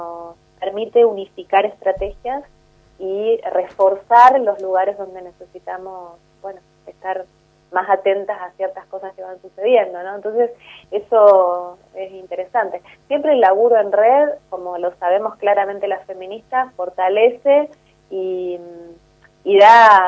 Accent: Santa Fe, Argentina; Yo soy de Santa Fe, por ejemplo

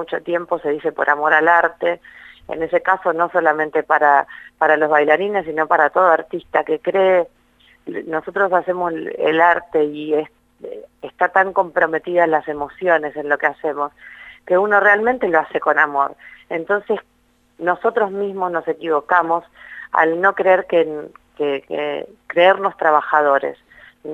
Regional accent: Rosario, Santa Fe, Argentina; pero yo soy rosarina

